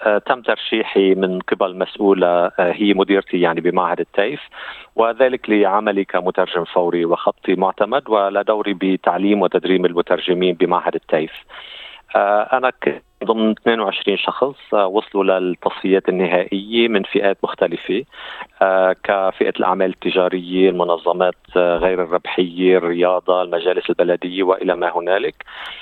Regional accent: Lebanon; moved away as an adult; now in Australia; أنا من لبنان، وصلت إلى أستراليا عام 2004 بموجب تأشيرة طالب. أنا حائز على إجازي بالقانون من لبنان

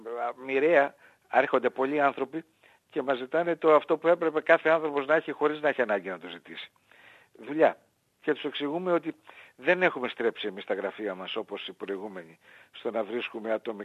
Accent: Piraeus, Attica, Greece; Κυρίως Πειραιώτης είμαι, για να είμαι ειλικρινής ξανά. Οι παππούδες μου ήρθαν στον Πειραιά πριν από το Δεύτερο Παγκόσμιο Πόλεμο. Στην αρχή στην Κοκκινιά, μετά στο Κερατσίνι. Εγώ μεγάλωσα στο Πασαλιμάνι.

